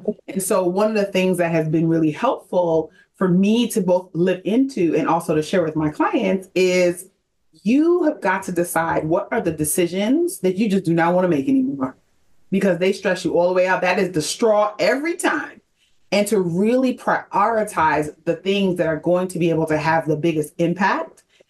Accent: New York City, New York, United States; now in Atlanta, United States; And so I am removed from New York City, where I'm from, born and raised, to Atlanta.

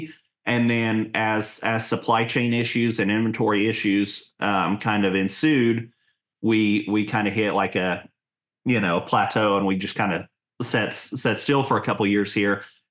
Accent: Missouri, United States; for me growing up in Southwest Missouri

